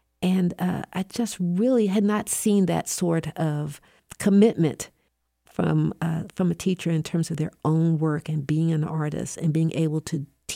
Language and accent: English; Washington, District of Columbia, United States; I guess I never expected that I'd find this value in my hometown. I took a lot for granted growing up there, even though we had the National Gallery, we had all the Smithsonian's